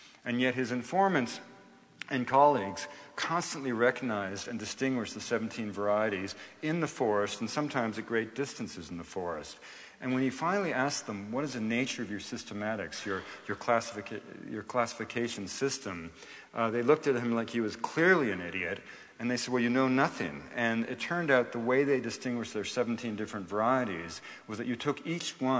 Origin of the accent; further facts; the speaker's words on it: British Columbia, Canada; I'm from British Columbia. I've saved up money in a logging camp, and I want to go to the Amazon like you did.